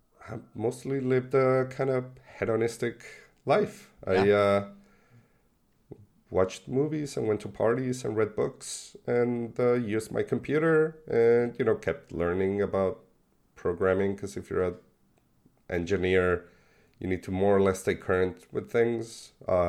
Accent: Mexico; now in Argentina; growing up in Mexico, which it is a third world country

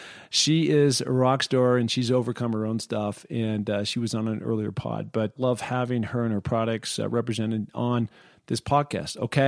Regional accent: Seattle, Washington, United States; I'm born and raised in Seattle. I was a Washington Husky.

